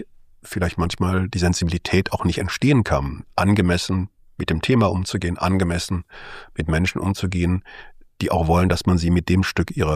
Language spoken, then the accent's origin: German; Aachen, North Rhine-Westphalia, Germany; Ja, tatsächlich ist es so, dass ich katholisch sozialisiert bin. Ich bin in Aachen aufgewachsen, also am Rande des Rheinlandes schon so ein bisschen, auch mit Blick in Richtung Niederlande und Belgien.